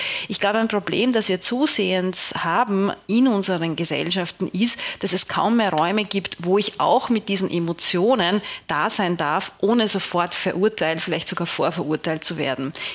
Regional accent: Austria; ich spreche als Österreicherin aus Erfahrung

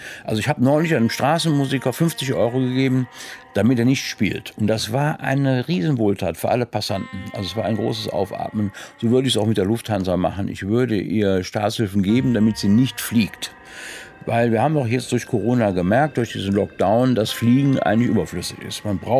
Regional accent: Rhineland, Germany; Ich fühle mich natürlich mental als Rheinländer und als Europäer, bin aber doch sehr froh, in Deutschland zu leben.

